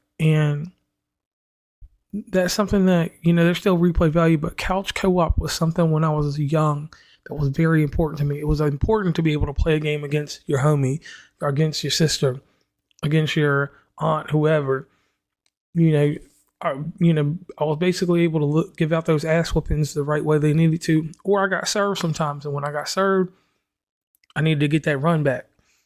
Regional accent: West Virginia, United States; from West Virginia

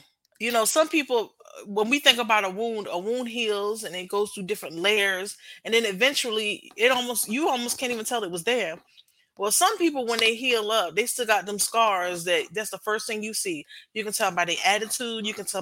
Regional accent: New York, United States; I've experienced this being, and I'm from New York, being in the South, everybody has a presumption about, oh, you from the North

